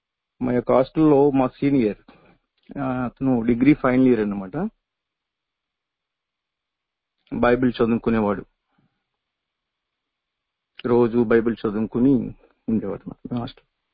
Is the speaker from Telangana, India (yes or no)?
no; Nimmakayala Kothapalli, Andhra Pradesh, India; నా జీవితము మాది అమలాపురం దగ్గర ఒక గ్రామము నిమ్మకాయల కొత్తపల్లి.